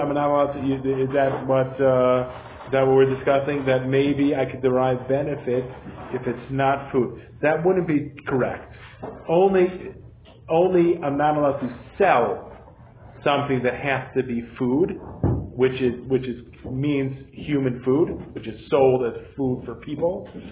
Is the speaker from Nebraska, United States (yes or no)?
no; Cleveland, Ohio, United States; I understand, especially here in Colorado, where I grew up in Cleveland, there wasn't so many dogs.